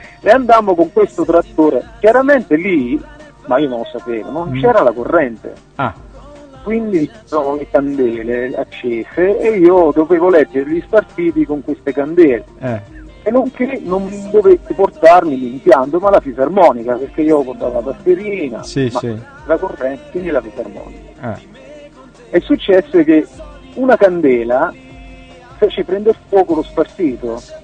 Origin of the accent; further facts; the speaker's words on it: Fragneto Monforte, Campania, Italy; Fragneto Monforte è proprio il mio paese, no?